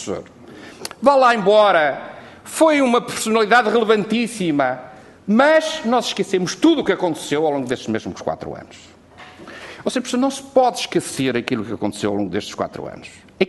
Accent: Portugal

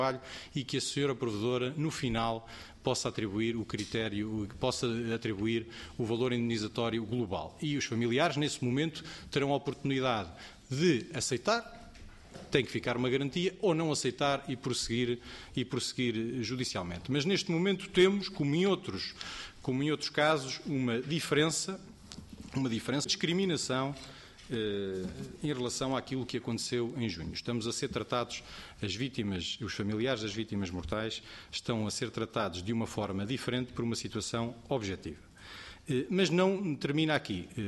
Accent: Portugal; somos portugueses

